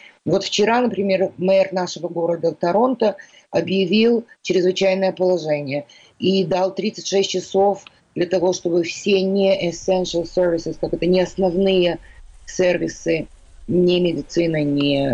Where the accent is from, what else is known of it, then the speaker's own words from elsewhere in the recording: Odesa, Odesa Oblast, Ukraine; как это у нас, я же одесситка, вся Одесса очень велика